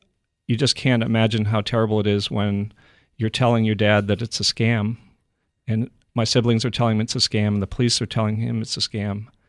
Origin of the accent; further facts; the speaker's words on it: Boston, Massachusetts, United States; born there; So I was born in the Boston area.